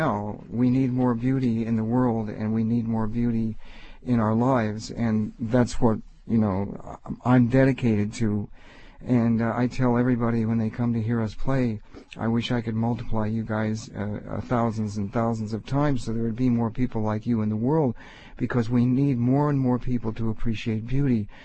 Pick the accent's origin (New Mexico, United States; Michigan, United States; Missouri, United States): Missouri, United States; born there; So, I wasn't born in Cuba, I wasn't born in Mexico, I was born in Missouri